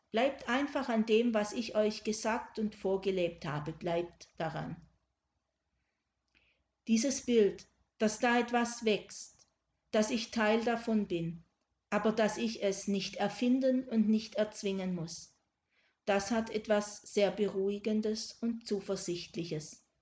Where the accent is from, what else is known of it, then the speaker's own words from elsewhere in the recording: Baden-Württemberg, Germany; Den Württemberger Schwabenvätern meiner Heimat war das immer sehr wichtig